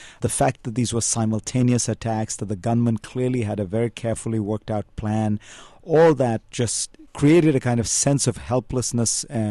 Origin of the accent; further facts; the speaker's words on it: Mumbai, Maharashtra, India; I grew up in Mumbai.